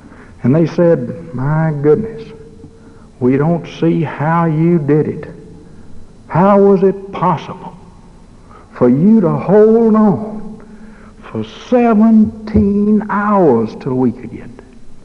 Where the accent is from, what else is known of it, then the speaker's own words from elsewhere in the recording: Alabama, United States; You know, I come from Alabama, and we claim to have a pretty good football team down there.